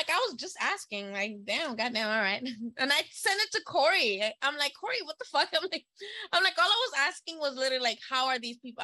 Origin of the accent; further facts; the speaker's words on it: Miami, Florida, United States; I'm from Miami.